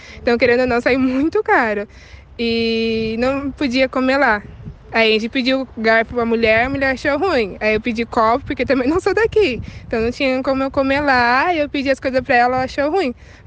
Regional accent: Ourinhos, São Paulo, Brazil; Sim, eu vim de carro, sou de Ourinhos. Vim de carro, saí 6h30 da minha cidade pra vir pra cá.

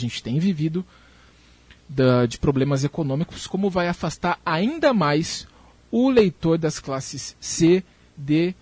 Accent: Umuarama, Paraná, Brazil; eu vim de Umuarama, meus pais eles não têm educação formal

